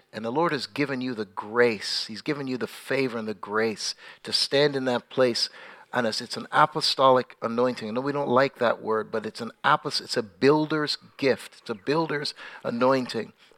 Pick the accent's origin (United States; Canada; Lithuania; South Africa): Canada; Toronto, Ontario; So my role at our church in Toronto, I'm from Toronto.